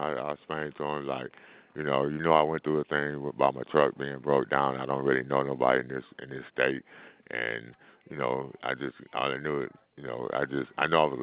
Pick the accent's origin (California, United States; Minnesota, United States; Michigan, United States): Michigan, United States; I don't know nobody in Alabama. I'm from Michigan